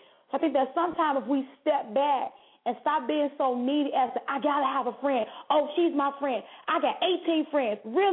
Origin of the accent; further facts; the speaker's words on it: Nutbush, Tennessee, United States; See, I'm from Nutbush. And down south, we was raised is that you got your family, and I too came from a huge family.